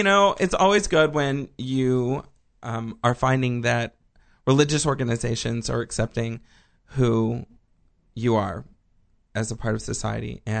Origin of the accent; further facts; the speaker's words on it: Texas, United States; On the other hand, I'm from Texas where Kay Bailey Hutchinson, off the topic.